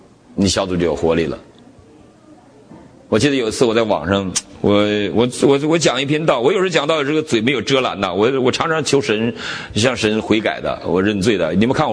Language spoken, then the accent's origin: Chinese; Northeast China, China; 我们东北人，我是东北人